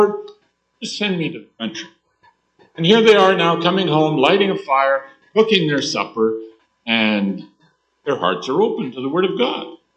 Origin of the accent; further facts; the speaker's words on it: Canada; born there; by about 4:30, where I was born in Canada, you can't work anymore. You can't see well enough in the winter to do anything.